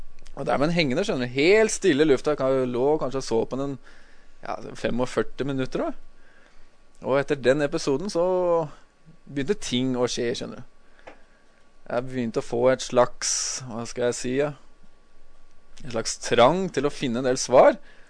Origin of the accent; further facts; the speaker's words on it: Nannestad, Akershus, Norway; Jeg er fra Nannestad, 33 år gammel.